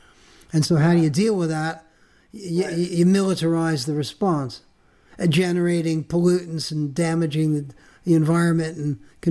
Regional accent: Queens, New York, United States; I grew up in Queens.

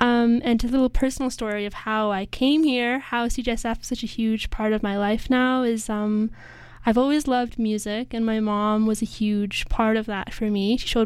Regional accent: Vancouver, British Columbia, Canada; also born or lived in Salt Spring Island, Canada; I grew up here in Vancouver, but I moved to Salt Spring Island for high school.

